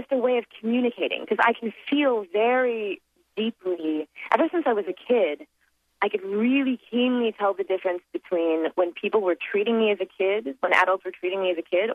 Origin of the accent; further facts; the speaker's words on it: Seattle, Washington, United States; born there; also born or lived in New Zealand; now in Los Angeles, United States; But I was born in Seattle, which I'm so glad it's sunny there because I'm in L.A. now and it's sunny here too